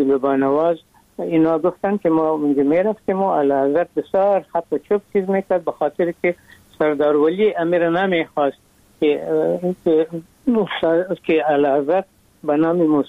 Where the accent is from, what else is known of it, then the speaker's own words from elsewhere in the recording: Afghanistan; ما از افغانستان آمدیم